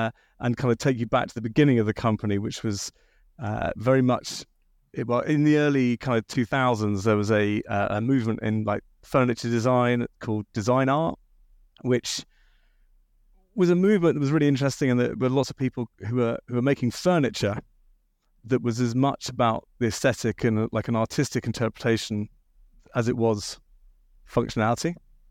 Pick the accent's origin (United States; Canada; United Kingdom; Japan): United Kingdom; Bath, South West England; I was born and bred in Bath